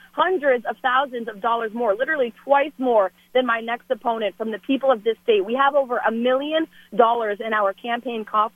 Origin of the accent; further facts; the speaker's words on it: New Hampshire, United States; the people of this great state, my home state, should support as well.